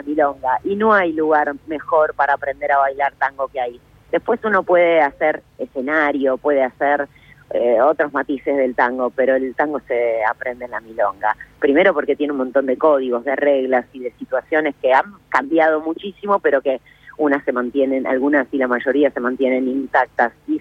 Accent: Uruguay; para mí, que soy también uruguaya, no es fácil

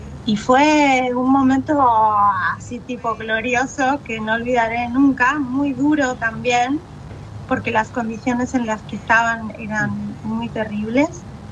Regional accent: Mendoza, Argentina; Por otro lado, yo soy mendocina y entonces también tenía alguna que otra palabra chilena en mi diccionario.

